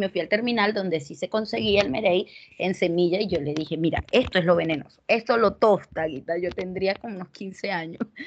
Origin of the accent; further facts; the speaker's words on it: Puerto La Cruz, Anzoátegui, Venezuela; also born or lived in Bolívar; yo soy de Puerto La Cruz